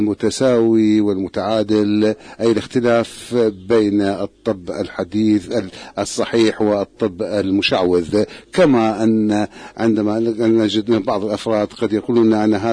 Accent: United Kingdom; أنا كبريطاني قد لا أتعاطف مع الوثائق الدستورية

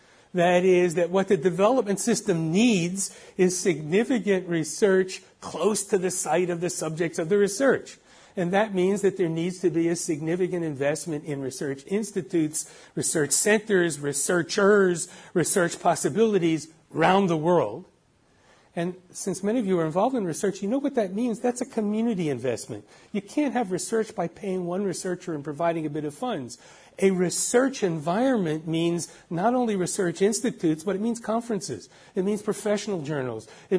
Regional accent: California, United States; And I say it as a Californian because the state of California had a referendum on bilingual education

